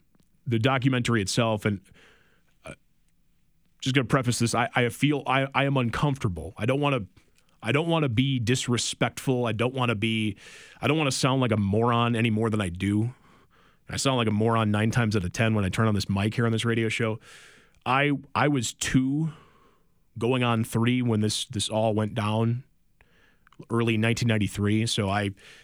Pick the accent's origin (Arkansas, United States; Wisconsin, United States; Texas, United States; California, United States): Wisconsin, United States; also born or lived in Iowa; I was born in Iowa. I did not grow up in Iowa, so I wasn't, like I said, like 100% tuned into Hawkeye athletics as a kid. Being a Wisconsin native